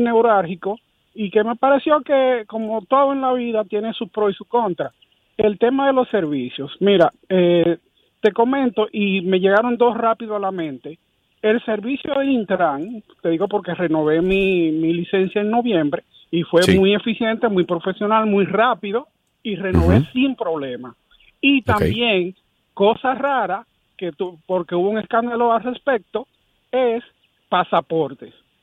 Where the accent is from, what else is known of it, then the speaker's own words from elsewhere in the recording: La Romana, Dominican Republic; yo soy de La Romana, pero trabajo aquí en Punta Cana.